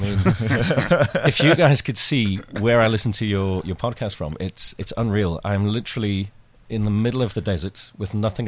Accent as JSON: {"language": "English", "country": "South Africa", "tie": "born or raised there", "lives_now": "Dubai, United Arab Emirates", "said": "Born and bred in South Africa."}